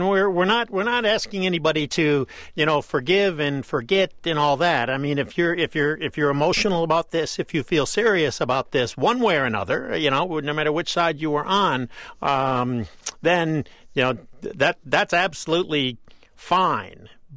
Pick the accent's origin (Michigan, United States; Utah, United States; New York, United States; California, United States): Michigan, United States; I grew up in Southeast Michigan and worked for many years out of Detroit for NPR.